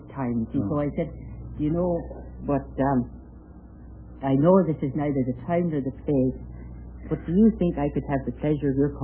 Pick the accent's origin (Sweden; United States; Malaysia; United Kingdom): United Kingdom; Belfast, Northern Ireland; I'm from Belfast, Ireland, though.